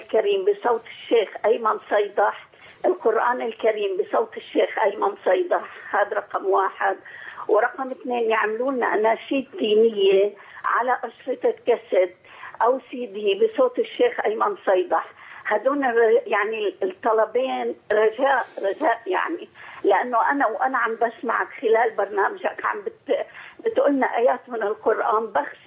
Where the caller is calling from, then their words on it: Qatar; أنا من قطر عم بتكلم.